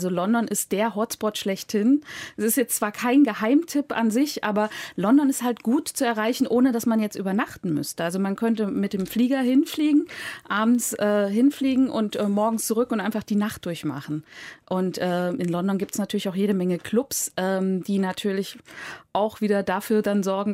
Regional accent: Thuringia, Germany; Und also ich bin ja ursprünglich aus Thüringen.

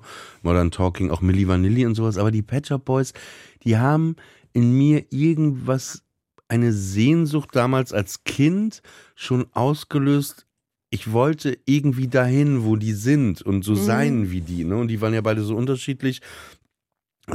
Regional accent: Papenburg, Lower Saxony, Germany; meine Kindheit im Emsland, in Papenburg, ne, das war ja schon alles relativ trist

